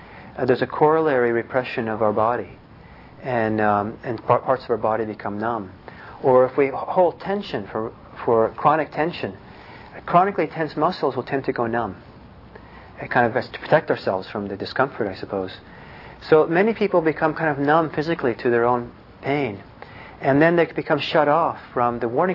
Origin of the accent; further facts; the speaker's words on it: Bergen, Vestland, Norway; I'm from Bergen, Norway.